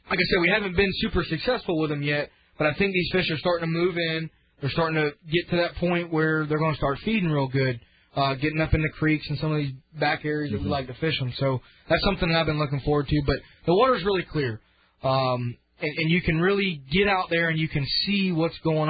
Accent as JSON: {"language": "English", "town": "Apollo Beach", "region": "Florida", "country": "United States", "tie": "born or raised there", "said": "I mean, I grew up in Apollo Beach, you know, I know you grew up down there too."}